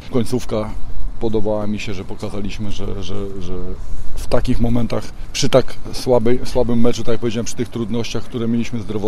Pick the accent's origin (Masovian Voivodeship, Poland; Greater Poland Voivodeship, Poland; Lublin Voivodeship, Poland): Masovian Voivodeship, Poland; Warsaw; Ja wstydzę się, jestem z Warszawy